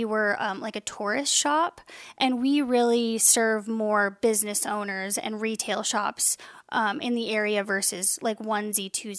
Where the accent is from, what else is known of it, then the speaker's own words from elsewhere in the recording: St. Mary's, United States; I grew up in St. Mary's, which is a couple hours away